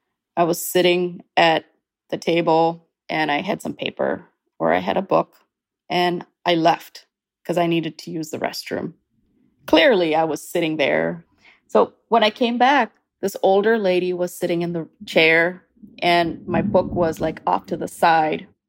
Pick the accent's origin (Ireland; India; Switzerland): India; also born or lived in Kuwait / Canada; now in United States; I was born in India, and I am an Indian Canadian who's about to become an American. I've lived in 4 different countries. I grew up in India, Kuwait, Canada, and the US.